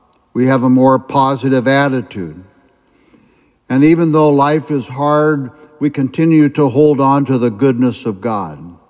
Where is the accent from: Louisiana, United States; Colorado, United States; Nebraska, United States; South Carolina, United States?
Nebraska, United States; I get updates daily from the Omaha World Herald. I'm from Nebraska, and so I get updates from the newspaper